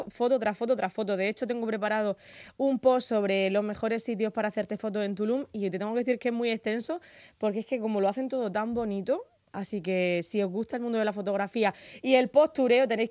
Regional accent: Murcia, Region of Murcia, Spain; Tengo que decir que no lo cambio por Murcia, porque yo soy muy de Murcia

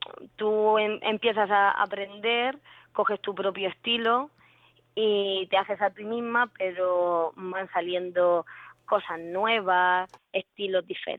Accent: Murcia, Region of Murcia, Spain; born there; now in Pilar de la Horadada, Spain; y yo, aunque nací en Murcia, vivo en Pilar de la Horadada.

